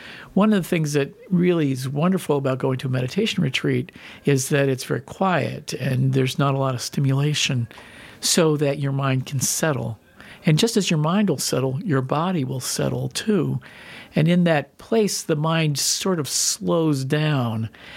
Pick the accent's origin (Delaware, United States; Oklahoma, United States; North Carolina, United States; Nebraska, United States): Delaware, United States; Newark; moved away as an adult; I I grew up in Newark, Delaware, and then went to California to find myself, is what you used to do in the 70s